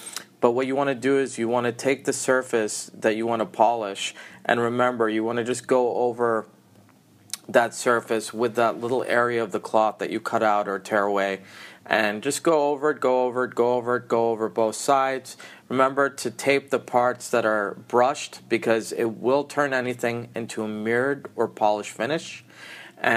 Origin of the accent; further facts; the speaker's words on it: Massachusetts, United States; You know, I grew up in Massachusetts.